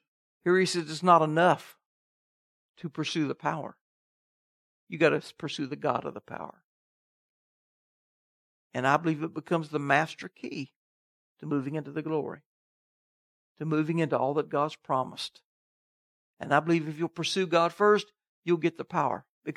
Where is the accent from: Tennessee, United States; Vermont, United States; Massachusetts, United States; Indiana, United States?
Tennessee, United States; I just returned from my hometown in Tennessee that has been overrun with much drug operation.